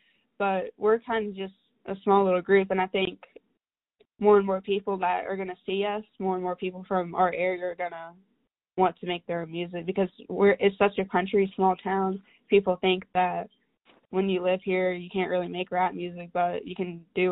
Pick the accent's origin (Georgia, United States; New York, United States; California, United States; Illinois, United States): Georgia, United States; Hall County; I'm a musician from Hall County, Georgia.